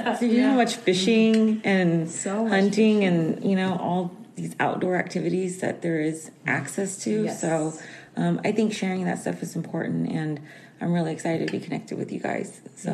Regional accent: Houston, Texas, United States; I'm from Houston, Texas, and I fish for Columbia Sportswear.

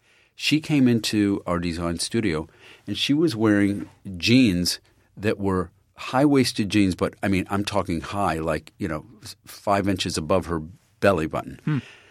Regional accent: Elmira, New York, United States; My family, I'm from Elmira, New York, where they used to have typewriter factories, glass factories, shoe factories. They're all closed.

